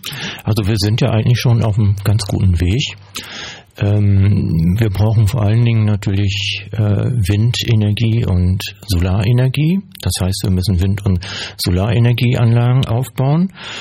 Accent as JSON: {"language": "German", "region": "Lower Saxony", "country": "Germany", "tie": "born there", "said": "ich komme aus Zitilien-Groden, gebürtig aus Ostfriesland, also hier aus der Region, kann man sagen."}